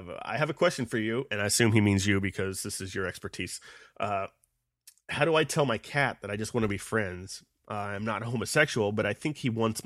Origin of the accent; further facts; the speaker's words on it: United States; I wouldn't say that because I'm from America, and to say that would be the most terrifying thing ever.